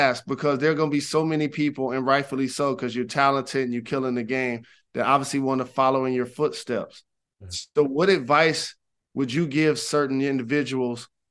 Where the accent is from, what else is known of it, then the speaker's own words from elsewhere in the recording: Detroit, Michigan, United States; I'm from Detroit.